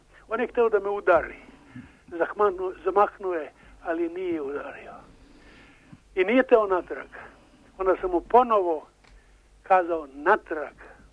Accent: Niš, Southern and Eastern Serbia, Serbia; Moj rodni grad.

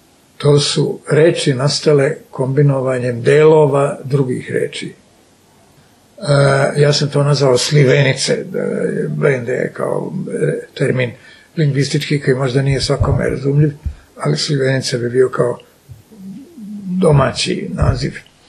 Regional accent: Sarajevo, Federation of Bosnia and Herzegovina, Bosnia & Herzegovina; moved away as an adult; now in Belgrade, Serbia; rođen sam i odrastao u Sarajevu i tu sam živeo prvih skoro 30 godina sa obživotem, da sam prešao u Beograd i ostao u njemu do danas.

